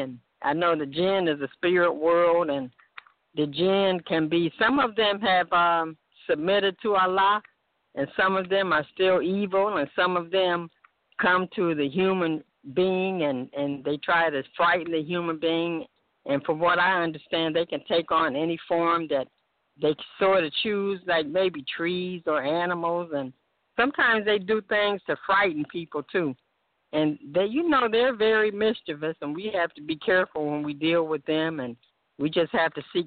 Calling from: Toledo, Ohio, United States; I'm calling from Toledo, Ohio.

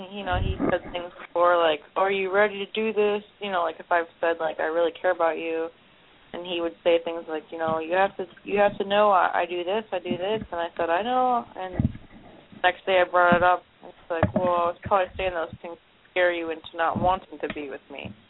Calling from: Cleveland, Ohio, United States; Cleveland, Ohio.

